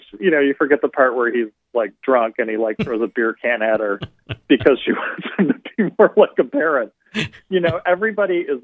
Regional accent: Illinois, United States; It takes place in California. I grew up outside of Chicago.

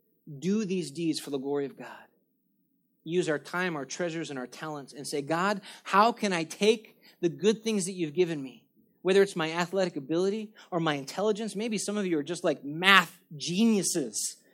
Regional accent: Granada Hills, California, United States; I grew up in Granada Hills.

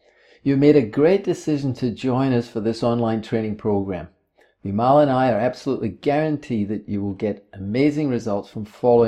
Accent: Scotland, United Kingdom; accent: Scottish; also born or lived in India; now in New Zealand; Originally, I'm from Scotland. You might pick this accent. We now both live here in New Zealand. Our family lived together in Vrindavan for 5.5 years in the 90s.

